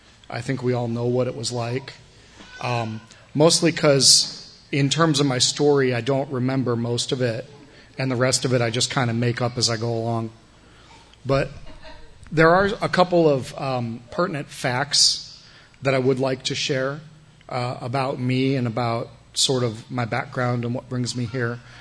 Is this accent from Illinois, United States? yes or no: yes; Chicago, Illinois, United States; I'm from Chicago originally, so I don't have a whole heck of a lot invested in the game